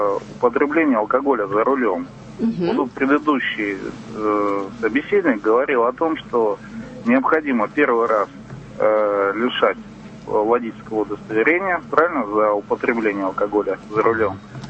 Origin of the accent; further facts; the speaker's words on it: Vologda, Vologda Oblast, Russia; я из Вологды.